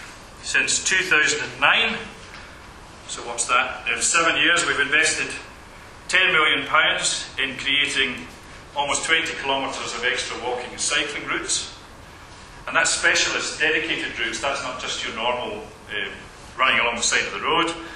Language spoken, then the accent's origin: English; Glasgow, Scotland, United Kingdom; I'm sorry, I'm a Glaswegian, so I didn't know about that.